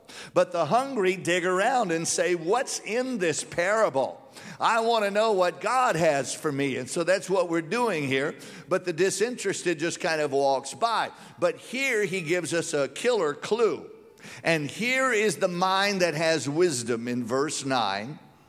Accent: Louisiana, United States; now in Birmingham, United States; If you're from flatland like we are, we're originally from Louisiana, a good-sized hill looks like a mountain.

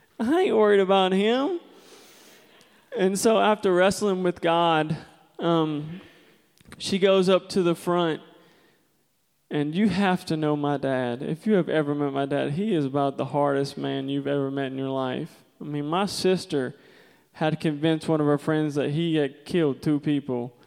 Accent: Louisiana, United States; moved away as an adult; I was born and raised in Louisiana. I moved here when I was 18

